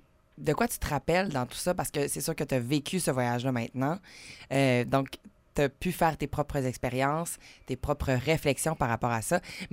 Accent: Quebec, Canada; qui nous concerne quand même en tant que Québécois

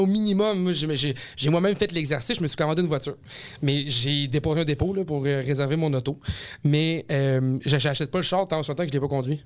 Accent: Quebec City, Quebec, Canada; Puis j'ai fait mes études à Jonquière. Puis je venais de Québec.

